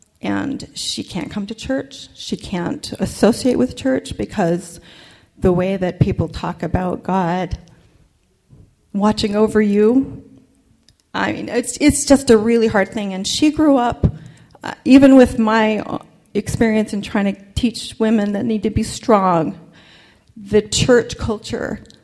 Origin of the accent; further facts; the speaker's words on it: Sandy, Utah, United States; I grew up in Sandy, and you know, I've been all over the world